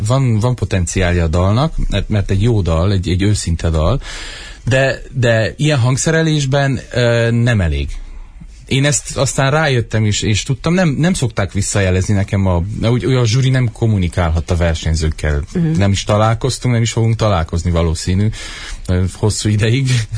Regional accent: Romania; soha nem tagadtam le azt, hogy magyar vagyok, tudod? De mindig, mert szerintem azért tisztelnek, mert én soha nem mondtam azt, hogy jaj, nem, mert én, hát végül is romániai, és nem tudom, azt mondtam, te, én romániai magyar vagyok, képviselem a közösségemet

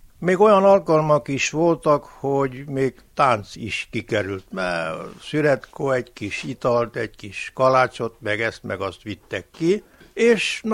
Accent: Vámosgálfalva, Mureș County, Romania; Nem, én itt születtem, itt nőttem fel, és innen jártam munkába a közeli Dicsővárosba, a vegyi kombinátba, onnan jöttem nyugdíjba, és így mai napig Vámosgálfalvi vagyok.

